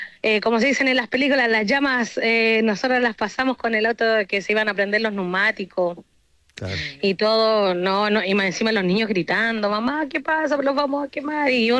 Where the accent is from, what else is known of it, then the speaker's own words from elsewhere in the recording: Perquenco, Araucanía, Chile; acá nosotros somos de la Araucanía, comuna Perquenco, comunidad indígena Lorenzo Necul.